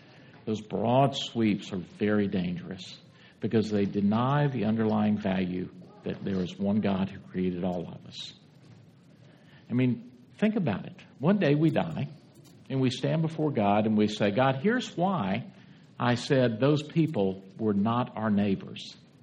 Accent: Deep South, United States; And that was the segregated world that I was growing up in the Deep South.

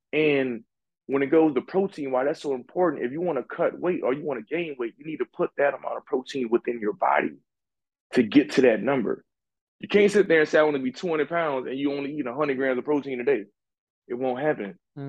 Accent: New Orleans, Louisiana, United States; and no, listen, I have a little accent, y'all. I'm from New Orleans, so bear with me here.

